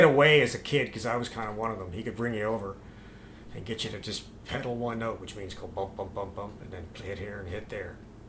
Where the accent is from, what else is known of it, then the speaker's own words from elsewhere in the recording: Spryfield, Nova Scotia, Canada; Spryfield.